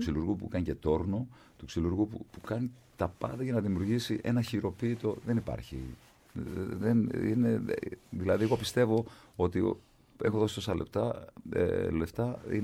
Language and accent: Greek; Greece; είμαι από την Ελλάδα και σας παρακολουθώ